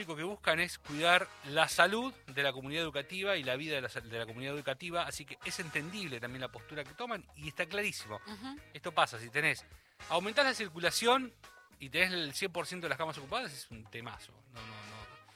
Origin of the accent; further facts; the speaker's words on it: Bahía Blanca, Buenos Aires Province, Argentina; como, por ejemplo, Bahía Blanca, mi ciudad natal, o Quequén.